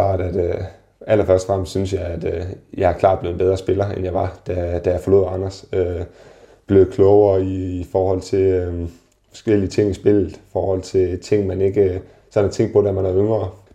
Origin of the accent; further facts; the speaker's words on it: Randers, Central Denmark Region, Denmark; Jeg spillede i klubben, siden jeg var 10 år gammel. Født og vokset i Randers